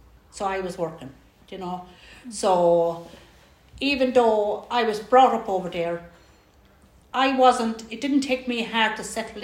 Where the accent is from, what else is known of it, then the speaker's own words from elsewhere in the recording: Manchester, North West England, United Kingdom; I was brought up in Manchester, used to have a house, you're used to everything.